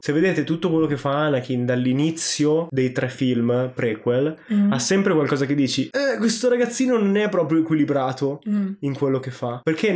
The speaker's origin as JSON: {"language": "Italian", "town": "Genuri", "region": "Sardinia", "country": "Italy", "tie": "born or raised there", "said": "La mia casa è a Genuri, in Sardegna. So di non essere davvero nato lì, ma"}